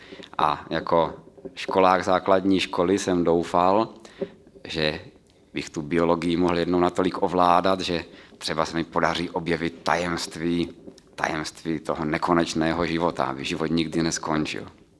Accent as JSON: {"language": "Czech", "town": "Ostrava", "region": "Moravian-Silesian Region", "country": "Czechia", "tie": "born or raised there", "said": "pocházím z Ostravy, kde jsem se narodil, jinak pocházím také, jestli to tak dá říct, z křesťanského sboru Brno, kam tedy patřím."}